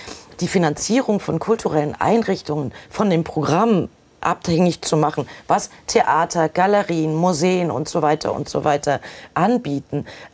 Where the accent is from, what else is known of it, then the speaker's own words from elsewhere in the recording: East Germany, Germany; ich komme aus der DDR.